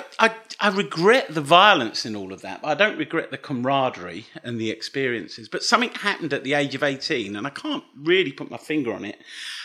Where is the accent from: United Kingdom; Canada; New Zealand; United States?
United Kingdom; Dunstable, East of England; moved away as an adult; now in Leicester, United Kingdom; I'm from Dunstable, near Luton. Yep. Lived in Leicester for 23 years. In fact, 24 years. I moved to Leicester in order to train as a midwife. I trained as a general nurse at Luton Dunstable Hospital.